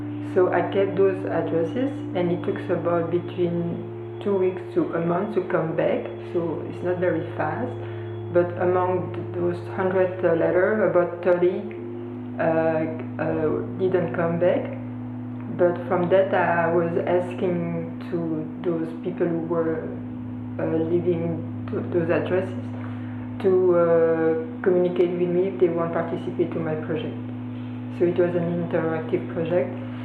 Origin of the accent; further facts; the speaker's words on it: Belgium; also born or lived in South Korea; So because I'm from Belgium and I lived in Korea you have a different address system, which is by block.